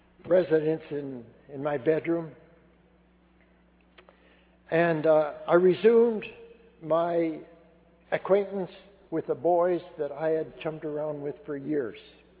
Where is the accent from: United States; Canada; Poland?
Canada; Vancouver, British Columbia; I grew up in the McDowell Division in Vancouver. It was, to me, not a very good meeting. Mostly old folks.